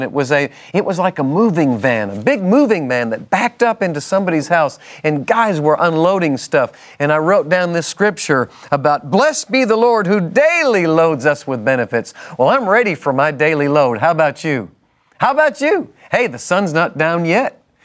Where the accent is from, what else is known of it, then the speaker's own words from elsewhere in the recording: Northeast, United States; I'm from the Northeast, but they've trained me how to talk Texan.